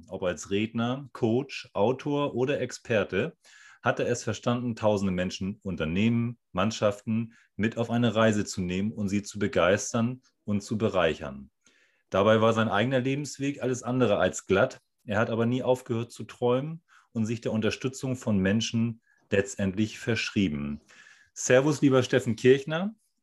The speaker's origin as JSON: {"language": "German", "town": "Husum", "region": "Schleswig-Holstein", "country": "Germany", "tie": "born or raised there", "said": "damals im schönen Husum in meiner Heimatstadt"}